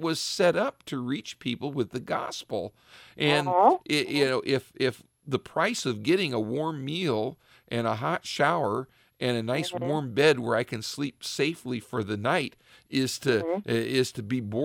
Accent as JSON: {"language": "English", "town": "Richfield", "country": "United States", "tie": "born or raised there", "said": "I had somebody in my hometown of Richfield where I pastor. I grew up there"}